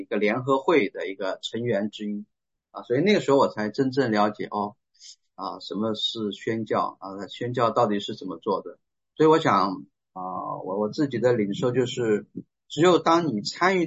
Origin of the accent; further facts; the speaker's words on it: China; 就是因为我是中国人我有微信我了解